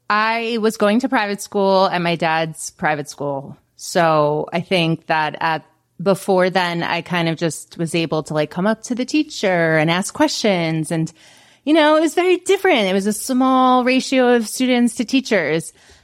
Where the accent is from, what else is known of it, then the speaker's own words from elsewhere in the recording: New York, United States; moved away as an adult; now in Florida, United States; So I came from New York and then I moved to Florida at age 34.